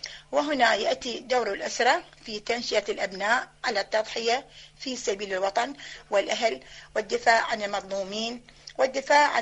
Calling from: Babil, Iraq; جمهورية العراق، بابل.

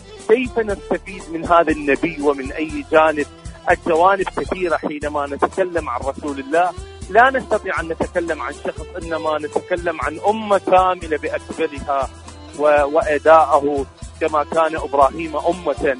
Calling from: Iraq; من العراق

